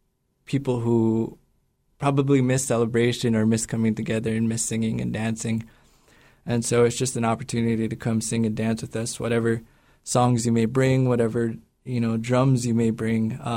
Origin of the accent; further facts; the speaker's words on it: Angoon, Alaska, United States; It's just something that I grew up doing in Angoon ever since my grandma kind of brought me into the culture.